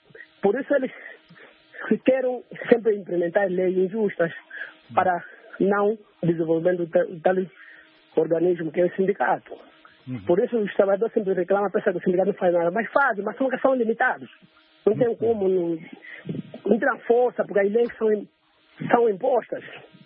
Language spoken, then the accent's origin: Portuguese; Malanje, Angola; born there; Mas o município onde eu nasci, que é em Malanje, tem que andar lá 28 quilômetros da cidade de Malanje.